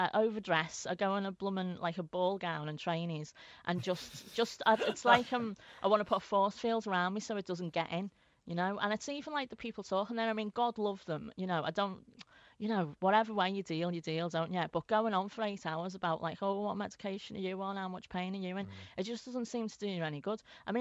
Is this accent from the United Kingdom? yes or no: yes; Skelmersdale, North West England, United Kingdom; I'm from Skem, aren't I, which is, like, not, you know, not Liverpool. It's, like... poor version of Liverpool